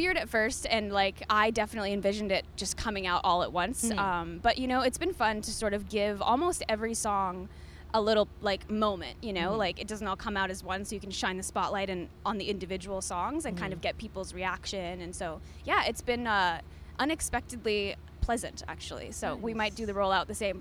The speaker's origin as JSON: {"language": "English", "region": "Alberta", "country": "Canada", "tie": "born or raised there", "said": "I grew up in Alberta, and so I lived a lot of country music cliches"}